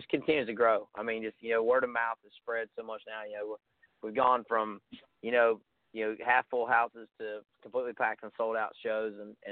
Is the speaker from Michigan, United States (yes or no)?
no; West Virginia, United States; accent: Appalachian; growing up in Southern West Virginia, I've developed kind of that Appalachian accent.